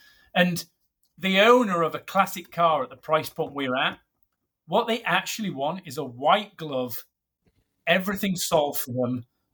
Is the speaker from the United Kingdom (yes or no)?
yes; United Kingdom; I'm a Brit and I build a British product.